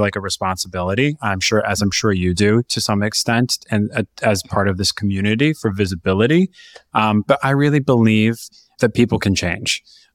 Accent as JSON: {"language": "English", "town": "Modesto", "region": "California", "country": "United States", "tie": "born or raised there", "said": "Not awful. It was actually a really nice place to grow up, but it was, you know, Trump's America, Central California."}